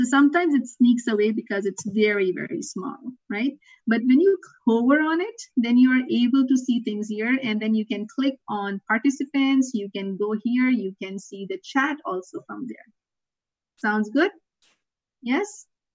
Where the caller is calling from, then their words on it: Atlanta, Georgia, United States; Yes, I am logging in from Atlanta, Georgia